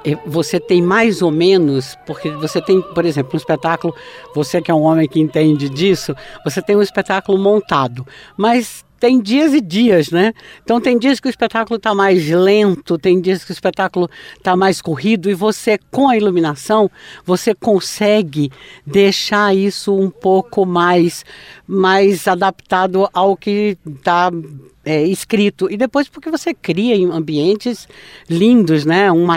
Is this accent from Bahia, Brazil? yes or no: yes; Salvador, Bahia, Brazil; also born or lived in Natal; now in Brasília, Brazil; Eu me considero muito baiana, porque eu me criei, antes de vir para Brasília, em Salvador. E a família do meu pai é toda de Salvador, é um pedaço de Aracaju e outro de Salvador, então eu me considero baiana de Natal.